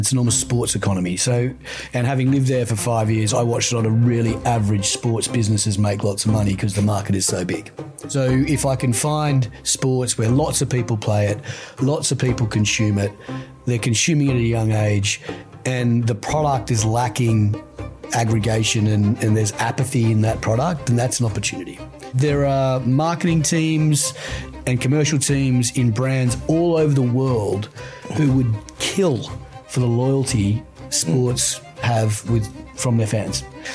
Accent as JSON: {"language": "English", "town": "Sydney", "region": "New South Wales", "country": "Australia", "tie": "born or raised there", "said": "when you grow up in the northern beaches of Sydney, which is where I grew up, you've got sport all around you"}